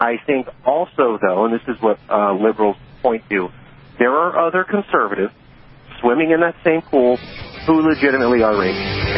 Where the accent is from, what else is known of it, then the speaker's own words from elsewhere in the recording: Fresno, California, United States; I'm from Fresno, and Fresno's in California, and it's majority liberal